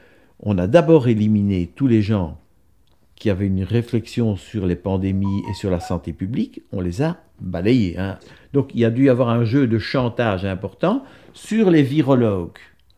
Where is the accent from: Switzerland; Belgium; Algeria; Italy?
Belgium; moved away as an adult; now in France; moi, je suis un médecin belge. J'ai quitté la Belgique en 2003.